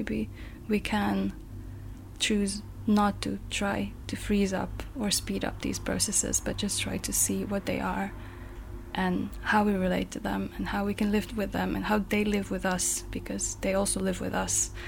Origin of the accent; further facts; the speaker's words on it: Zagreb, City of Zagreb, Croatia; I'm from Zagreb, and I'm an intermediate artist.